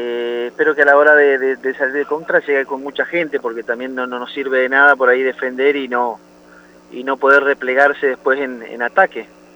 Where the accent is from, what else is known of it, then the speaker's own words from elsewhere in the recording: Tostado, Santa Fe, Argentina; Yo soy de allá, de Tostado